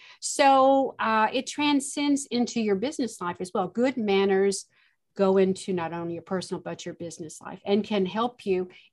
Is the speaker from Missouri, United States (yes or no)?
no; South Carolina, United States; also born or lived in Tennessee; I mean, I was born in Tennessee, but I was reared in South Carolina.